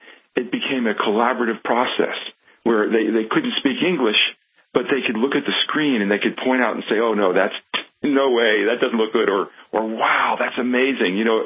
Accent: United States; there was a very warm feeling towards me as an American

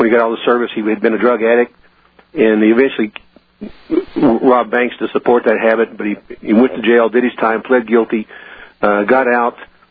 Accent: West Virginia, United States; Well, we're from West Virginia, a close family.

